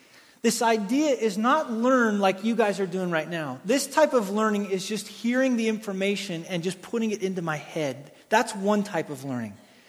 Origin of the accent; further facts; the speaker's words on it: Wyoming, United States; I'm from Wyoming. I know I should just naturally come out of the womb doing this, but I don't.